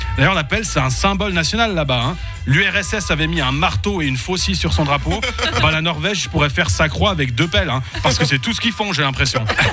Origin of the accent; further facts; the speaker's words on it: Switzerland; moi je rigolais parce que je suis suisse